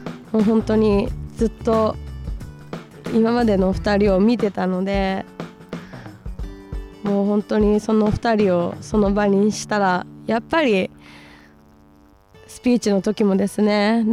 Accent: Wassamu, Hokkaido, Japan; now in Tokyo, Japan; 私はですね、北海道出身で現在は東京で活動しています。地元はですね、北海道のワッサム町っていうところなんですけど

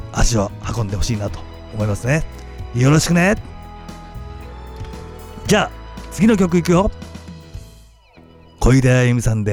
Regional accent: Yamaguchi, Japan; これは地元山口ですけど

